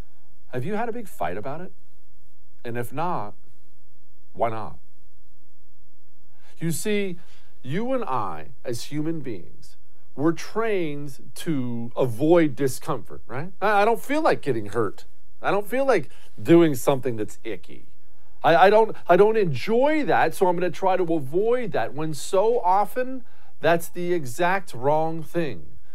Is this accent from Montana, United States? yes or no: yes; Montana, United States; I grew up in Montana. There were only like 800,000 people. It's the fourth biggest state in the country.